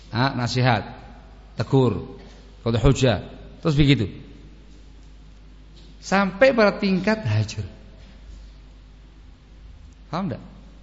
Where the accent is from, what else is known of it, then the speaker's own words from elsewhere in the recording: East Java, Indonesia; Jawanya antum lemah lembut, tapi mendul mburi. Kalau Jawanya saya, Jawa Timur, mendul ngarep.